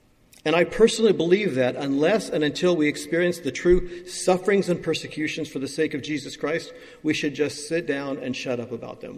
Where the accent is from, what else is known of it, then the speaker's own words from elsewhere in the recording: United States; I'm an American, so I can say stuff like that, I think.